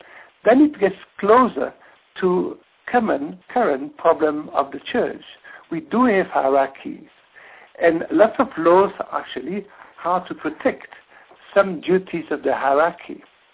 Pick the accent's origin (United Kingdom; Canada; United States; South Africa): South Africa; I come from South Africa, and for a number of decades, the law was unjust, and people have learned to disobey the law.